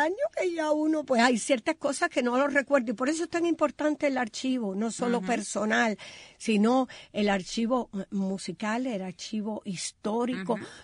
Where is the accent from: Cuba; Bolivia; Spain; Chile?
Cuba; moved away; en la época en que yo vine de Cuba